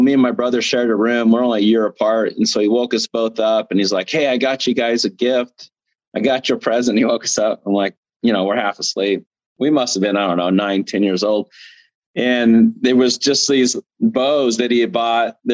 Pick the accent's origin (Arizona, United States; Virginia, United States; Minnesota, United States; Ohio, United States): Arizona, United States; Well, I'm originally from Arizona, as most people know.